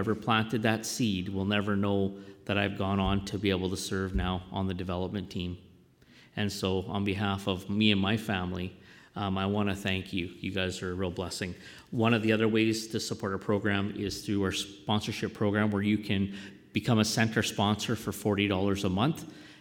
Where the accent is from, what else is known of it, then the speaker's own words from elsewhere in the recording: Edmonton, Alberta, Canada; I'm from Edmonton, Alberta.